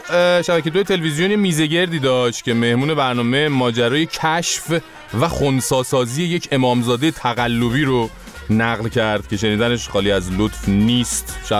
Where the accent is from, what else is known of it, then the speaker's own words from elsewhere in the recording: Iran; والا ما ایرانی هستیم، هرچی هم میگیم راجع به ایرانه